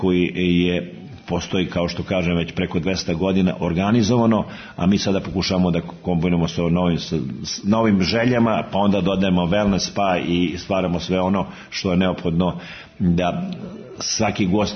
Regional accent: Vrnjačka Banja, Šumadija and Western Serbia, Serbia; born there; ja sam rođen u Vrnjačkoj Banji

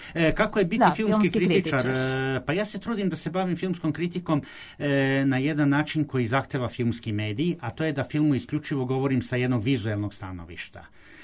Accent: Belgrade, Serbia; born there; mi nismo navikli koji smo rođeni u Beogradu da gledamo

